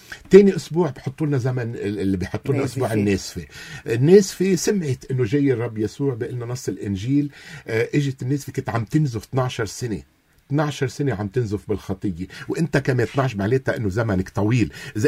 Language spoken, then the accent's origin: Arabic; Beqaa, Lebanon; هو بيكون مثلا من الشمال انا من البقاع